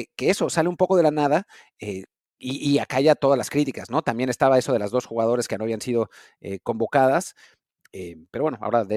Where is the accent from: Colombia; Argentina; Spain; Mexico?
Mexico; Y bueno, como mexicanos, hay que disfrutarlos porque la realidad es que no pasan mucho, ¿no?